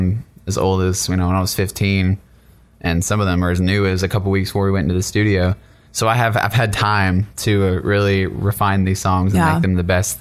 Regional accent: Victoria, Texas, United States; I did. I grew up outside of Victoria, Texas.

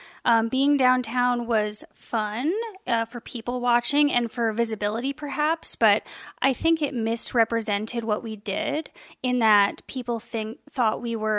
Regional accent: St. Mary's, United States; I grew up in St. Mary's, which is a couple hours away

